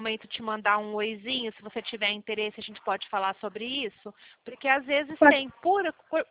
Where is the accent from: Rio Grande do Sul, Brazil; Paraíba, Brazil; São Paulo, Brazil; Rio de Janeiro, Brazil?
São Paulo, Brazil; now in Campinas, Brazil; eu estou aqui na região de Campinas, mas eu nasci e me criei em São Paulo.